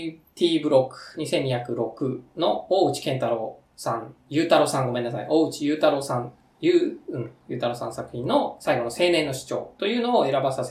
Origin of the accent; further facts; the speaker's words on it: Tokyo, Japan; 東京、僕、東京人ですから